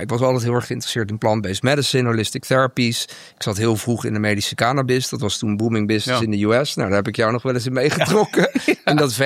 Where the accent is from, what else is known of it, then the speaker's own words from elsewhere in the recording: Gelderland, Netherlands; Ik ben opgegroeid in de Achterhoek. Ik heb rechten gestudeerd in Leiden